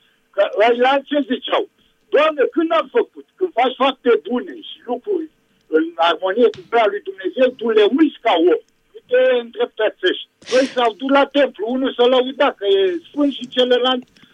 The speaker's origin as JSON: {"language": "Romanian", "region": "Olt County", "country": "Romania"}